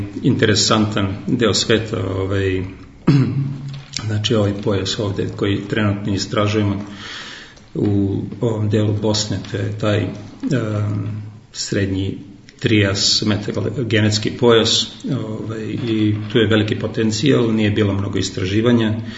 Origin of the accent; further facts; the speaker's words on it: Belgrade, Serbia; born there; moved away; Da, rođen sam u Beogradu, ali da, teško mi je da kažem gdje mi je dom, pošto već 20 godina radim svuda po svijetu, tako da uglavnom tu gdje radim, tu mi je i dom. Posljednje dve godine to je Vareš.